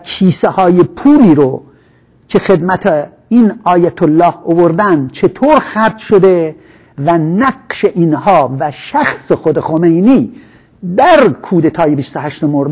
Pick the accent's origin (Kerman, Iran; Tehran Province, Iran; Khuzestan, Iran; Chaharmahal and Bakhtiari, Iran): Khuzestan, Iran; Shushtar; این جلو پلاس رو در شوشتر پهن کرد در اون حسینیه و که من در اون فضا در حقیقت بزرگ شدم.